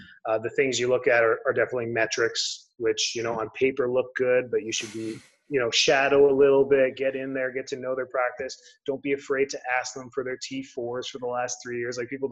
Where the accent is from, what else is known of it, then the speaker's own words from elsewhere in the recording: Calgary, Alberta, Canada; In Calgary.